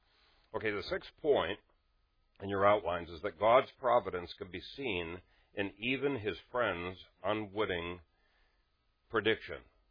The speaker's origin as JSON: {"language": "English", "country": "Canada", "also_born_or_lived": "Africa", "said": "I came from Canada."}